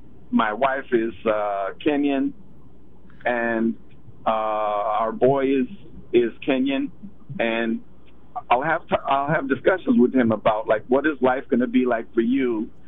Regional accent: Portland, Oregon, United States; I grew up in Northeast Portland. I went to Harriet Tubman Middle School.

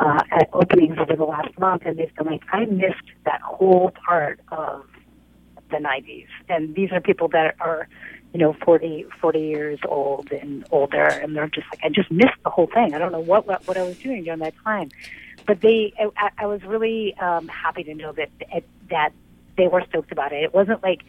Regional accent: Chicago, Illinois, United States; I'm from Chicago, and I was first introduced

